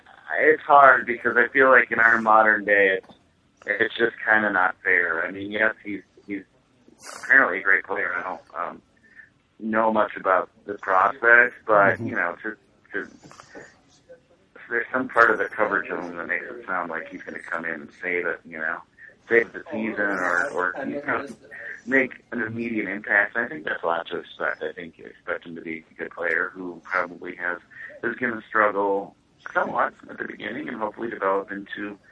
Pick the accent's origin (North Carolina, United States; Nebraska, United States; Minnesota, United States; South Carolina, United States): Minnesota, United States; Minneapolis; And, you know, growing up in Minneapolis, and you have just that thing about the radio, baseball on the radio, that's so cool.